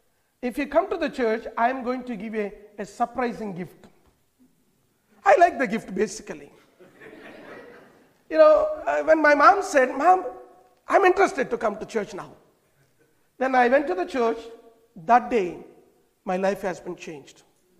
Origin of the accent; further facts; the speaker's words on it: India; Well, I came from India.